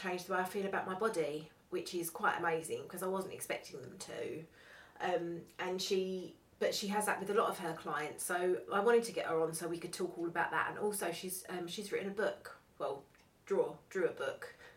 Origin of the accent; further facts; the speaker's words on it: East of England, United Kingdom; And I'm from Essex. I'm an Essex girl.